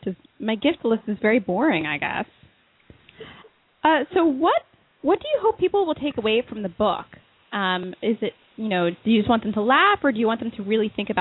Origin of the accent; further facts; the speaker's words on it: Washington, District of Columbia, United States; now in Boston, United States; I mean, I know that we are in Boston, and I'm actually from Washington D.C. area